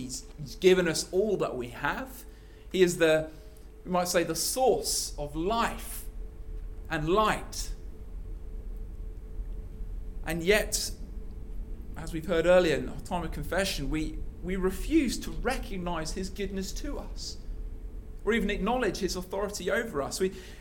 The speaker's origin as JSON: {"language": "English", "country": "United Kingdom", "said": "Being British, I don't like that sort of personal intrusion into who I am, what I believe."}